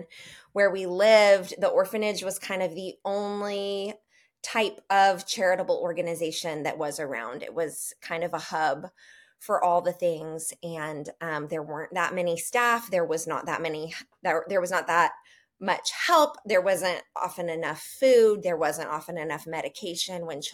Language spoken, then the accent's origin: English; United States; I think as an American, my kind of only context for an orphanage was I thought that meant that your parents had died